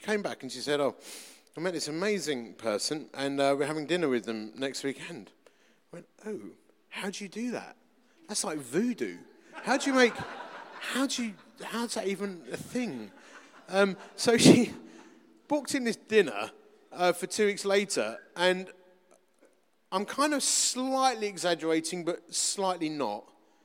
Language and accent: English; Romford, London, United Kingdom; And at the end of it, we said goodbye, and I come from Romford.